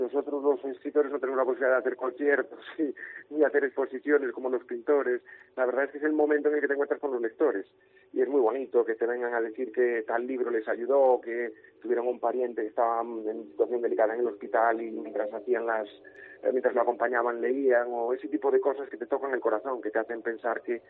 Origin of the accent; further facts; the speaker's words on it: Galicia, Spain; mis novelas son homenaje a mi tierra, yo siempre digo soy tojo, soy pizarra, soy granito, soy lo que soy gracias a haberme criado aquí